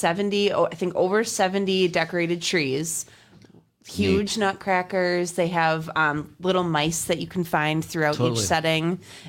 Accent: Oshkosh, Wisconsin, United States; I grew up in Oshkosh.

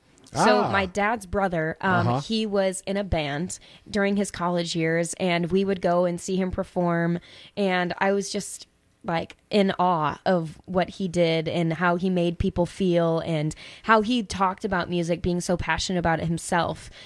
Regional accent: La Crosse, Wisconsin, United States; So I was born in La Crosse

